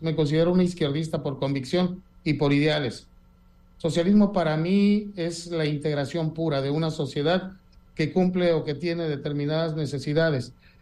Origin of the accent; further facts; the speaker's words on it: Acapulco, Guerrero, Mexico; now in Baja California Sur, Mexico; Yo amo Los Cabos, yo soy acapulqueño, pero de corazón chollero. Yo toda la vida lo he dicho, yo me considero baja californiano, yo aquí nacieron mis hijos, aquí ya tengo mis finados aquí en la Baja California